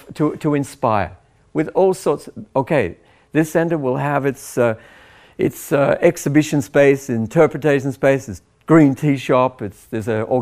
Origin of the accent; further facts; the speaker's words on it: Tasmania, Australia; I come from Tasmania, you know.